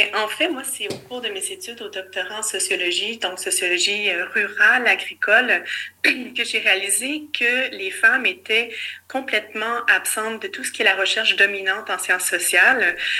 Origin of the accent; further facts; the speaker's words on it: Quebec, Canada; j'avais passé mon enfance, mon adolescence en Montérégie, dans un milieu rural, donc dans une MRC précisément, où est-ce que 98% du territoire était zoné agricole, et l'est encore.